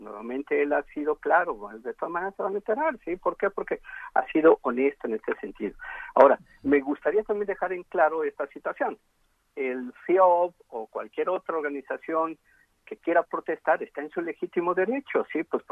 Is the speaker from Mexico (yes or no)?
yes; Mexico; pues yo también soy mexicano